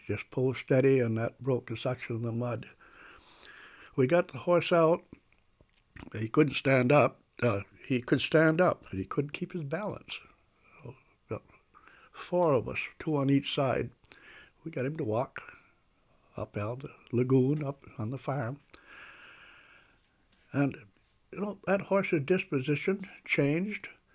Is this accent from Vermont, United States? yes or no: yes; Waitsfield, Vermont, United States; born there; I was born in Waitsfield, 1908, on the border of the Warren and Waitsfield town line.